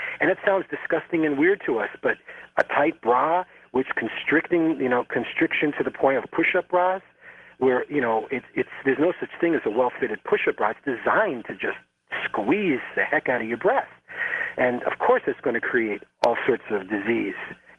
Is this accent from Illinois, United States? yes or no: no; New York City, New York, United States; I'm from New York City. Okay, I was raised in New York.